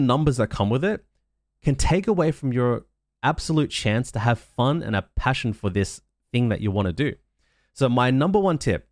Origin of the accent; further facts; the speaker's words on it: Melbourne, Victoria, Australia; I'm a guy from Melbourne, Australia, who did content creation for almost 7 years straight.